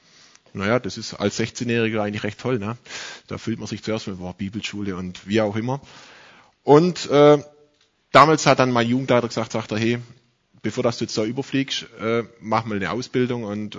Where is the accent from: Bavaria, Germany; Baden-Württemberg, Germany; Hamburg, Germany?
Baden-Württemberg, Germany; Gaildorf; also born or lived in Crailsheim; now in Bad Gandersheim, Germany; Bin eigentlich ja Halbschwabe, komme von Galdorf ursprünglich, bin dort sehr lange in die Gemeinde gegangen, geboren in Crailsheim. Wenn man ein bisschen mein Norddeutsches oder ein bisschen Hochdeutsch hört, liegt daran, dass ich zurzeit vor 2 Jahren in Bad Gandersheim bin.